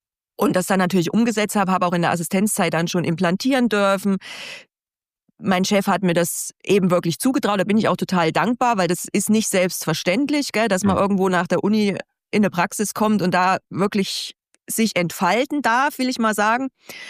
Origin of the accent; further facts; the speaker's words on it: East Germany, Germany; ich bin in der DDR aufgewachsen, gell, 78 geboren.